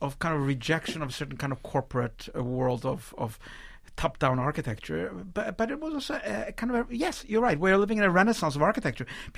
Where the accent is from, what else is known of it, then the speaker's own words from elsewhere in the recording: Poland; also born or lived in Israel; now in United States; I came from Poland via Israel to New York.